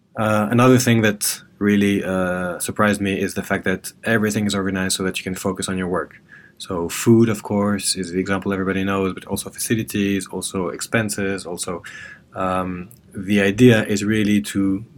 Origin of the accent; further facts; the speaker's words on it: Paris, Île-de-France, France; I'm French. I come from Paris.